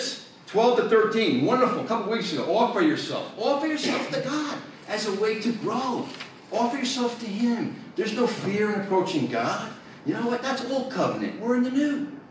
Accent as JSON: {"language": "English", "region": "New Jersey", "country": "United States", "tie": "born or raised there", "said": "Now, I grew up in North Jersey, and I tell you, I grew up in the 70s."}